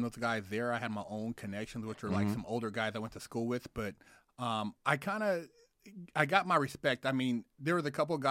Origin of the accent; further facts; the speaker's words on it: Sacramento, California, United States; Because I used to, you know, I grew up in Sacramento, but I had moved away for a while. I was living on Treasure Island in the Bay Area.